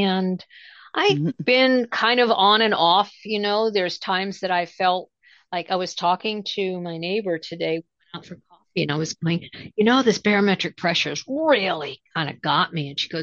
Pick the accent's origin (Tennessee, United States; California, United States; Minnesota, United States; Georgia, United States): California, United States; because I come from California